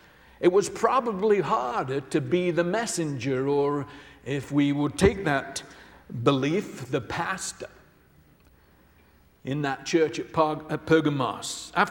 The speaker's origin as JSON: {"language": "English", "region": "England", "country": "United Kingdom", "said": "because I am from England"}